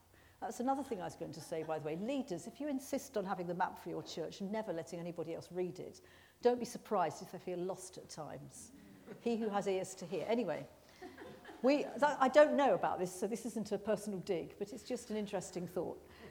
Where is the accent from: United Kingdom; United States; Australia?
United Kingdom; Manchester, North West England; And for a few weeks, I was very tempted to go around and saying, yeah … I'm from Manchester.